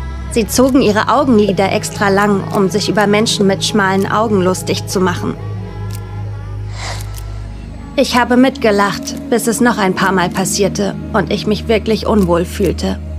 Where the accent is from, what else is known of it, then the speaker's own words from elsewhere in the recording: North East England, United Kingdom; Ich komme aus dem Nordosten Englands und wurde mit Rassendiskriminierung in meiner Nachbarschaft konfrontiert.